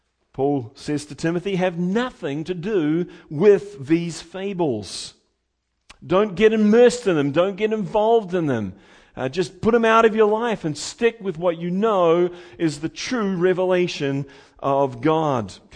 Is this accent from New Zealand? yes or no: yes; New Zealand; And I come from, as you know, I come from New Zealand